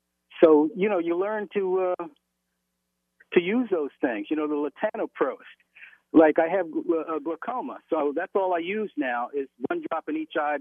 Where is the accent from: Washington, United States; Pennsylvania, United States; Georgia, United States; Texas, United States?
Pennsylvania, United States; Philadelphia; also born or lived in New Jersey; I'm from New Jersey. I mean, I'm from Philadelphia and New Jersey